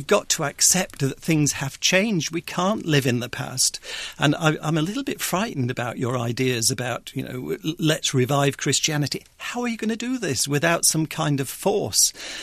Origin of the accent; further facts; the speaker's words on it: Rotherham, Yorkshire and the Humber, United Kingdom; I come from Rotherham and I go back there quite frequently